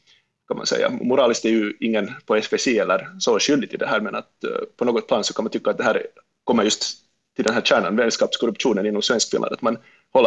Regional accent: Finland; borde vi egentligen kräva lite mer av oss själva som finlandssvenskar

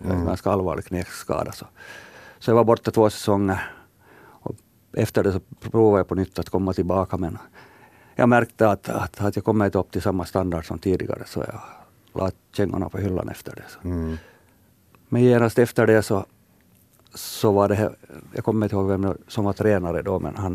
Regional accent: Ekenäs, Uusimaa, Finland; also born or lived in Sweden; Jag är uppvuxen här i Ekenäs. Men att jag nu, när jag var liten med min familj flyttade omkring här i södra Finland och när jag sen blev lite äldre så flyttade jag till och med till Sverige.

